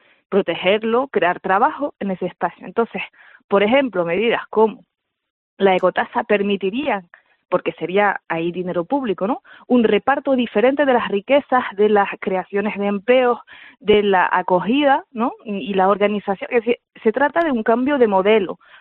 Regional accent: France; Spanish is a second language; Yo soy francesa. Sí. Me han enseñado el castellano, y digo castellano a sabiendas, ¿no?

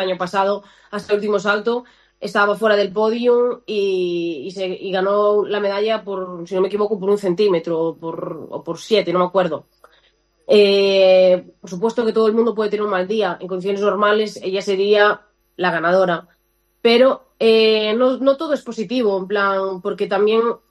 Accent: Galicia, Spain; Yo como gallega que soy

